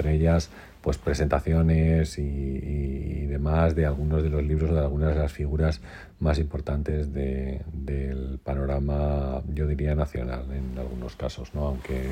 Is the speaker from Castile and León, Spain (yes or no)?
yes; Gajates, Castile and León, Spain; gente, amigos de Alba de Tormes, de mi pueblo, que se llama Gajates, y de algún sitio más